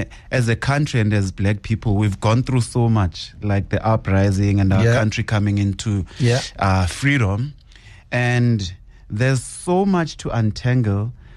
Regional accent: Soweto, Gauteng, South Africa; Growing up in Pimville, Esoweto, my upbringing was both beautiful and also had survival.

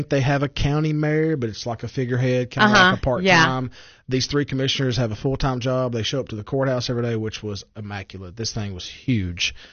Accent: the South, United States; accent: Southern drawl; Of course, they hear my Southern drawl, and they know I'm not from Colorado.

